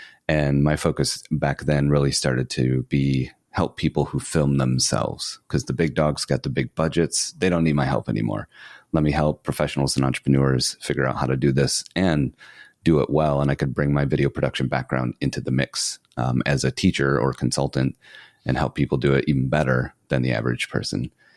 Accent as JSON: {"language": "English", "town": "Flint", "region": "Michigan", "country": "United States", "tie": "born or raised there", "said": "I'm originally from Flint, Michigan, where I was born and raised up until a couple of years ago."}